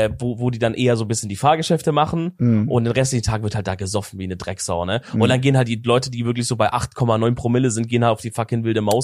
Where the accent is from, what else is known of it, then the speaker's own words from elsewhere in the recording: Stuttgart, Baden-Württemberg, Germany; zum Beispiel bei uns in Stuttgart heißt ja der Wasen.